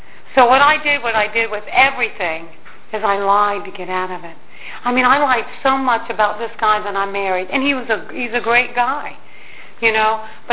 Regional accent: Norfolk, Virginia, United States; moved away as an adult; also born or lived in Washington, D.C.; I was brought up in Norfolk, Virginia, and I had moved when I was 18 years old. I had moved up to Washington, D.C.

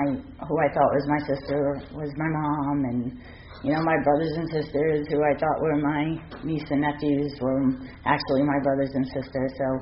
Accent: New York City, New York, United States; I grew up in Staten Island, New York. We were very poor. Grew up in a pretty bad neighborhood.

